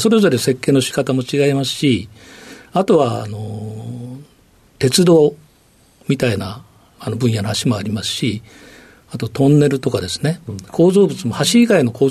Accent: Shimonoseki, Yamaguchi, Japan; also born or lived in Tokyo; 東京で生まれてですね、5歳までちょうど芝公園に住んでおりまして、その後ですね、山口県の下関の方に行って育っています。

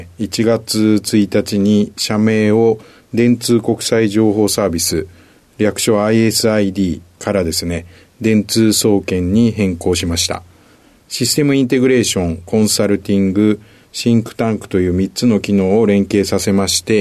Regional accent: Shizuoka, Japan; also born or lived in Urawa, Saitama; 浦和市で生まれまして、はい、1歳の途中で静岡市に父の転勤で引っ越しました。

